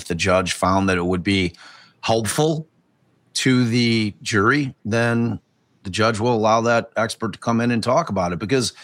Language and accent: English; Chicago, Illinois, United States; I'm a niche guy because I'm from Chicago.